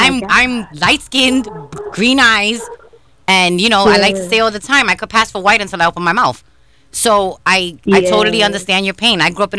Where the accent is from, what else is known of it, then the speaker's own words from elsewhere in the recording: New York, United States; I didn't know what racism was growing up in New York. When I moved to the South, I was like, oh boy, this is an awakening.